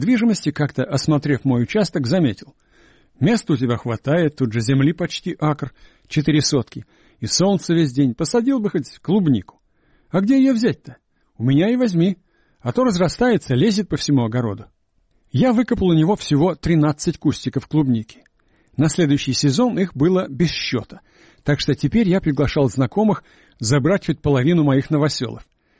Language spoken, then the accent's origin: Russian; Russia; Жена сообщила, что я родом из России.